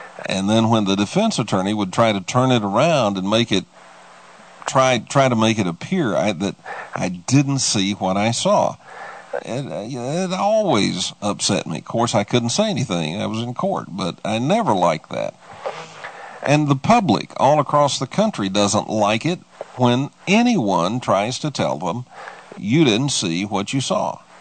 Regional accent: United States; you're an American, I'm an American.

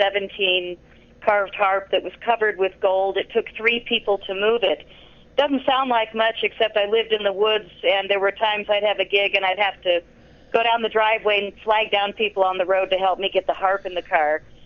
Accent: United States; and I said, what, because I'm American, you're going to tell me this?

